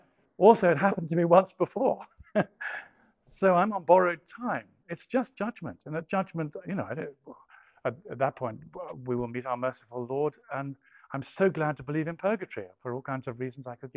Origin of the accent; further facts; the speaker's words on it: England, United Kingdom; I'm English.